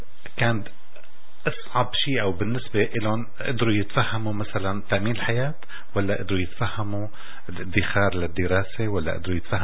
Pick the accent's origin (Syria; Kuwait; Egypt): Syria; بلدنا الحبيب سوريا